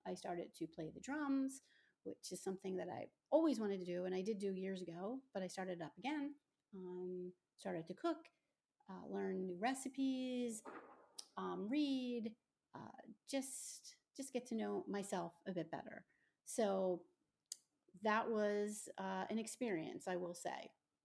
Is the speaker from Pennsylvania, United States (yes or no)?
yes; Philadelphia, Pennsylvania, United States; I am from Philadelphia, Pennsylvania. Shout out to anybody from Philly or surrounding areas. I was born in South Philadelphia